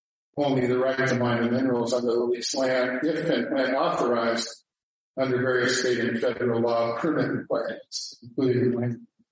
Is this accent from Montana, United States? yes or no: yes; Missoula, Montana, United States; and I grew up in Missoula, so I know exactly what you're talking about.